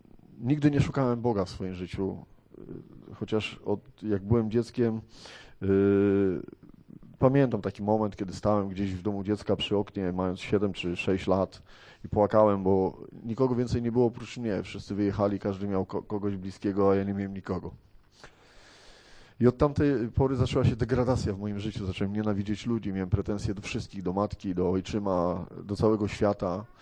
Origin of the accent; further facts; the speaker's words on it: Warsaw, Masovian Voivodeship, Poland; jestem z Warszawy. W Radzyniu jest trochę mojego serca. Jest takich parę miejsc tutaj na Lubelszczyźnie.